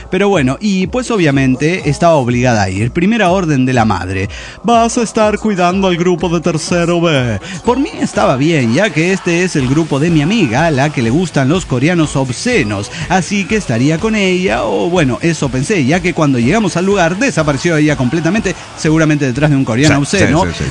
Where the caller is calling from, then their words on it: Saltillo, Coahuila, Mexico; de Saltillo, Coahuila.